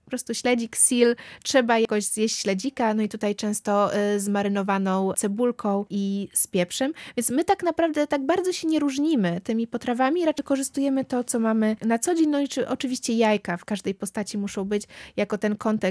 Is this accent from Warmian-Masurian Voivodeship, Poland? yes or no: yes; Warmian-Masurian Voivodeship, Poland; U mnie na Warmii bitwa na jajka musi być koniecznie od lat.